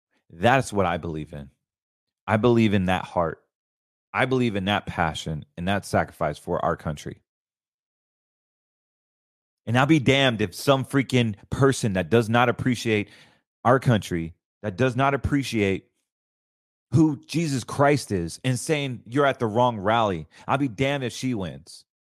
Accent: North Carolina, United States; I grew up in North Carolina where we have Delta Forces, 82nd Airborne.

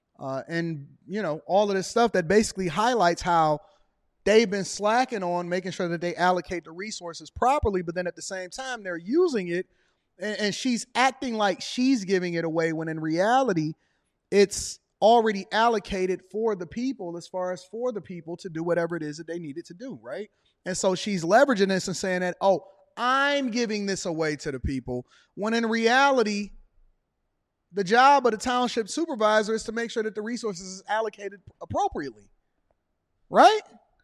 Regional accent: Detroit, Michigan, United States; I'm from Detroit, Michigan. 48221. Green Lawn between Norfolk and Chippewa.

